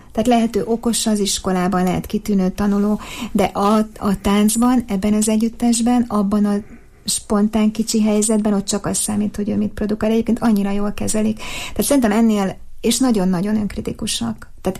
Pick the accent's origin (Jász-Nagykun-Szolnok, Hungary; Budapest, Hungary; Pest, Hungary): Jász-Nagykun-Szolnok, Hungary; Szolnok; ugyan szolnoki vagyok